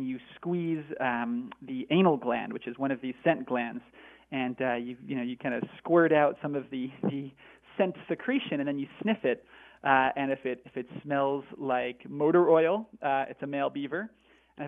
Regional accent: Northeast, United States; I mean, I grew up in the Northeast, and now I live in the Northwest.

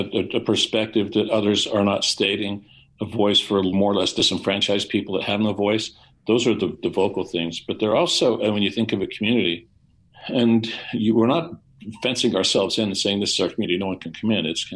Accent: Bingham Canyon, Utah, United States; This is something I grew up with. I grew up in Bingham Canyon.

